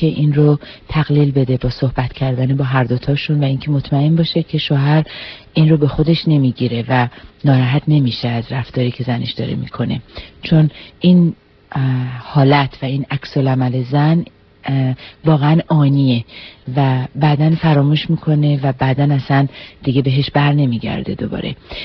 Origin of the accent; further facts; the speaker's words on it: Iran; now in United States; من ایرانی هستم